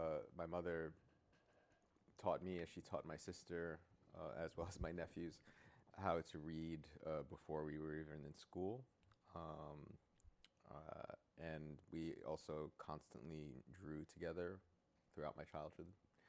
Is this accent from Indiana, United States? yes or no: no; Queens, New York, United States; also born or lived in Brooklyn; I was born in Brooklyn in 1964, Canarsie. But moved when I was around 4 or 5 to Queens, 260th Street around Union Turnpike, which is fairly close to the site of the Old World's Fair.